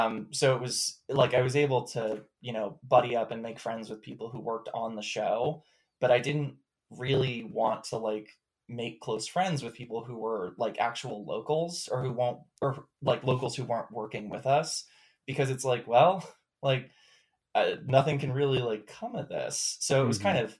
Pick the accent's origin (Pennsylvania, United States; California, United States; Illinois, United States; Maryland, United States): Maryland, United States; also born or lived in New York, United States / Tennessee, United States; I'm from Maryland originally, and I'd been going to school in upstate New York. So the jump to Tennessee was pretty wild.